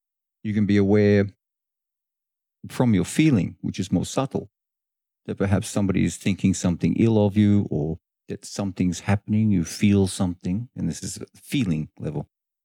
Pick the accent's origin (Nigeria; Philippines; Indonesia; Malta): Indonesia; Bali; It's cold for me because I come from Bali.